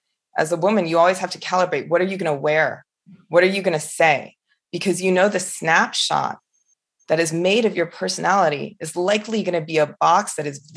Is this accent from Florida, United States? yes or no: no; New Jersey, United States; So I grew up in New Jersey and we had this little bathroom